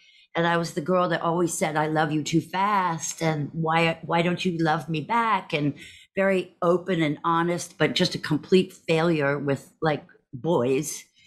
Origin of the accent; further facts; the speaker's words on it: Texas, United States; born there; So I was born in Texas to a Scottish psychiatrist and a Southern Texas sort of socialite.